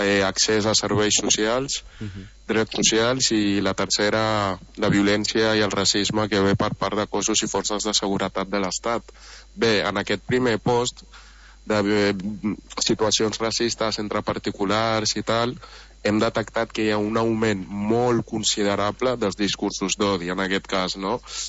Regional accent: Catalonia, Spain; És la nostra terra, totes les persones racialitzades, no? També som catalans, espanyols no blancs

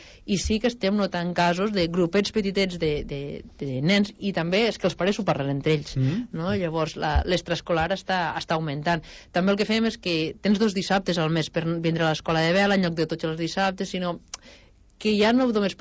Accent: Sant Carles de la Ràpita, Catalonia, Spain; Jo sóc de Sant Carles de la Ràpita, bastant lluny de les muntanyes

